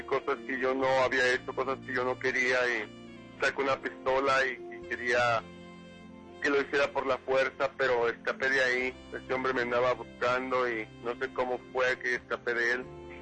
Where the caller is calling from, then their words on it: Salem, Oregon, United States; De aquí, de Salem, Oregon.